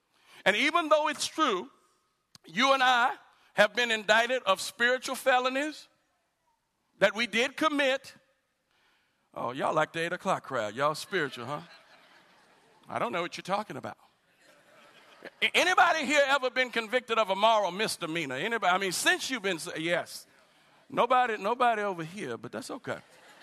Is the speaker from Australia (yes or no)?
no; Dallas, Texas, United States; I was born in Dallas. I didn't live in the suburbs of Dallas. I lived in Dallas. You know, some cities get kind of big, and, you live all on the outskirts. But I lived in Dallas. I was raised in Oak Cliff in Dallas.